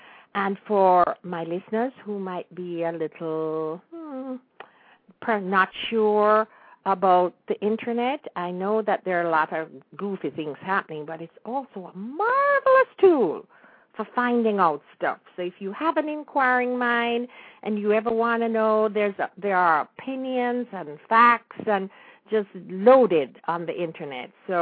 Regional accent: Jamaica; as a youngster growing up in Jamaica

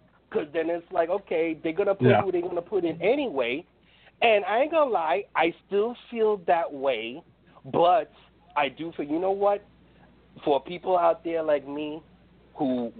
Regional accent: New York City, New York, United States; By the way, anybody doesn't know, I'm from New York City.

